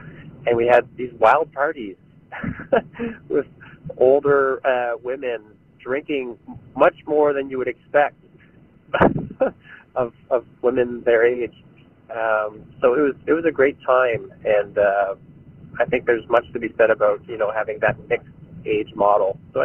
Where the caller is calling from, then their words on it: Gatineau, Quebec, Canada; I'm calling in from Gatineau, Quebec.